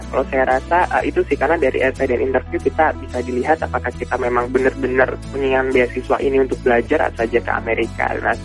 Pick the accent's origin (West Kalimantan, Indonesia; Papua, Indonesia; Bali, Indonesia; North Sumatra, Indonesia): Bali, Indonesia; Saya berasal dari Bali dan sebelumnya saya bekerja di salah satu villa yang ada di Bali sebagai public relation.